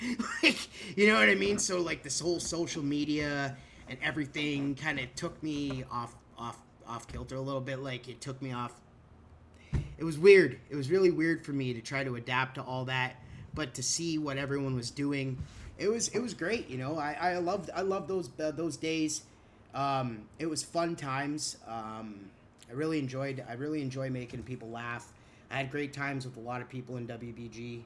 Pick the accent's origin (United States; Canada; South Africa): Canada; You know, I'm Canadian.